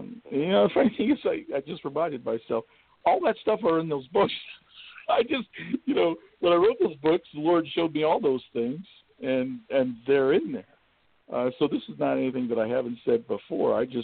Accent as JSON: {"language": "English", "region": "California", "country": "United States", "lives_now": "Kentucky, United States", "said": "And I'm from California. I live in Kentucky now, thank goodness, but, you know, I have family in California."}